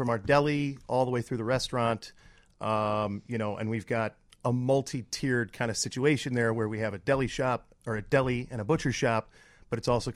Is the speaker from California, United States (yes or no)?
no; Sterling, Illinois, United States; Yes, of course. I am from a small town in Illinois called Sterling.